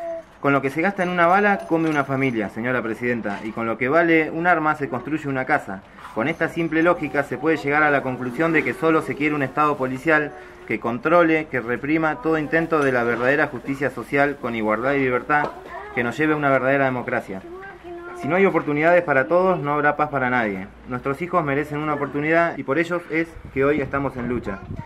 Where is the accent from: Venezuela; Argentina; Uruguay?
Argentina; Bariloche, Río Negro; Somos del Alto de Bariloche, rodeados de un hermoso paisaje natural, cerros, lagos y montañas